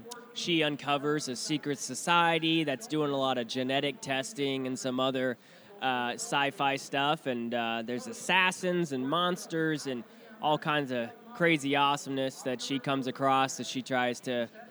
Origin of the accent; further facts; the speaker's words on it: Council Bluffs, Iowa, United States; also born or lived in Omaha, Nebraska; You know, I grew up here in Council Bluffs and then in Omaha, and so I love supporting the local cons as much as I can.